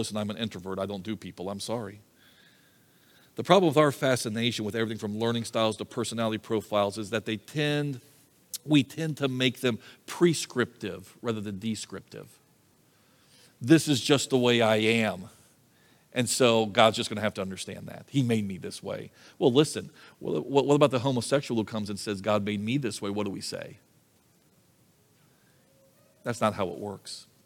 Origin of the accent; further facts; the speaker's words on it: United States; I think as an American, in our kind of culture, our kind of value system